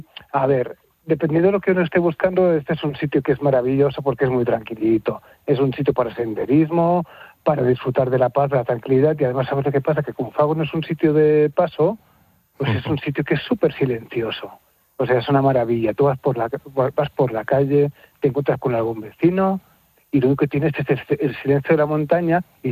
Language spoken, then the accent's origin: Spanish; Barcelona, Catalonia, Spain; nosotros venimos de gran ciudad. Es decir, nosotros somos nacidos en Barcelona y siempre habíamos vivido en la ciudad, en Barcelona.